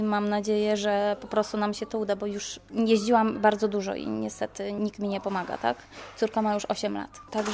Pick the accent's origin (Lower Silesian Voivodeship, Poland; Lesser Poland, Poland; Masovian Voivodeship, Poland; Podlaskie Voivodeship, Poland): Lesser Poland, Poland; Rabka-Zdrój; Jesteśmy z Rabki Zdrój.